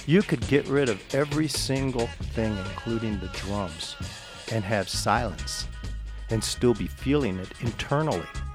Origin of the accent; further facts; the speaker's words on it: Japan; I spent so much time growing up in Japan